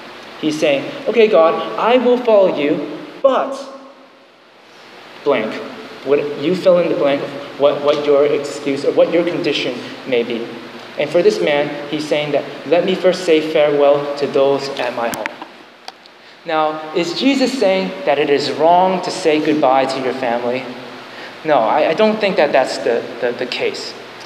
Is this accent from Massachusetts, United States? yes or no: yes; Massachusetts, United States; in the house that I grew up in Massachusetts